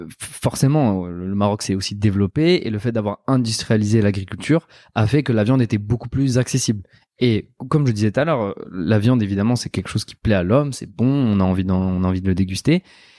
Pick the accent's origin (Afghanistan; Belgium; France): France; étant jeune, j'ai grandi en France, évidemment